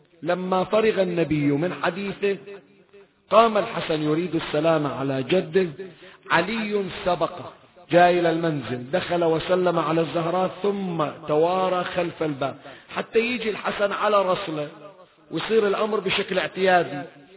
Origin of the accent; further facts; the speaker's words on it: Bahrain; أحد الفضلاء عندنا بالبحرين، ما أحكي لك شيء برا البحرين